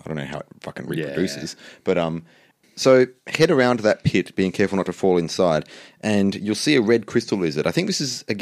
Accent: Australia; I'm Australian.

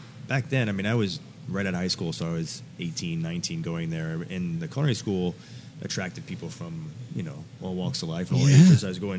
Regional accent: New York City, New York, United States; also born or lived in Long Island; Born and raised here in New York City.

